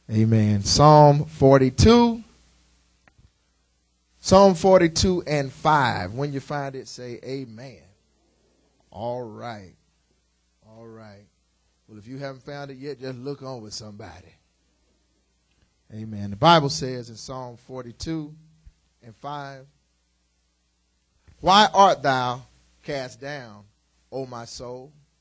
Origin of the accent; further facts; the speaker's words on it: Roxton, Texas, United States; Now, y'all know I'm from Roxton. This is home.